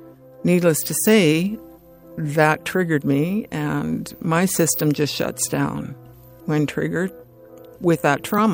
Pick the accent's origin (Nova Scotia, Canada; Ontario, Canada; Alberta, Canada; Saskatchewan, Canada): Alberta, Canada; Edmonton; I grew up in Edmonton and I grew up in the north.